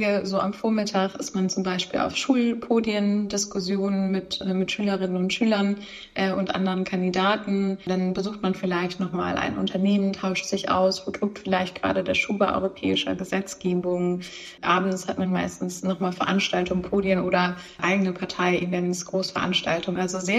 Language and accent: German; Hamburg, Germany; als Hamburgerin